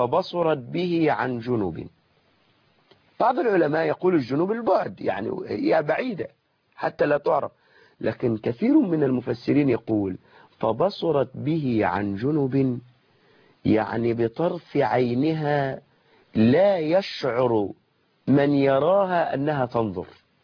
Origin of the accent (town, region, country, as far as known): Egypt